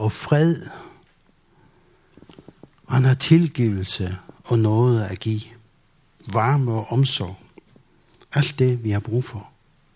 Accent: Faroe Islands; Danish is a second language; now in Denmark; Det er fordi, at jeg kommer oprindeligt fra Færøerne og har kun boet i Danmark i 25 år.

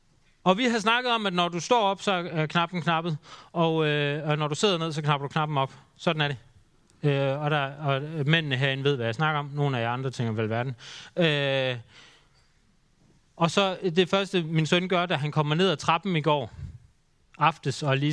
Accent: Aarhus, Central Denmark Region, Denmark; Og det er simpelthen så internationalt der i Aarhus, hvor jeg er fra.

